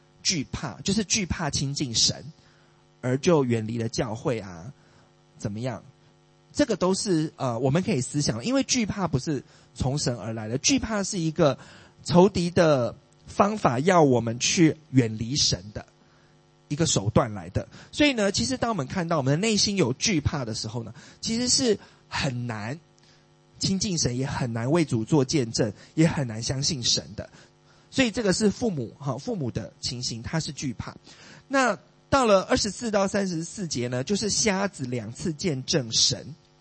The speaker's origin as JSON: {"language": "Chinese", "country": "Taiwan", "said": "这是我们台湾人才会做的事情啊"}